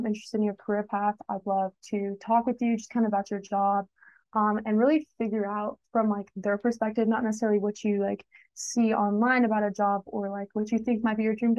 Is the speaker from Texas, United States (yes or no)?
yes; Dallas, Texas, United States; or I'm from Dallas. I'm a big Dallas Mavericks fan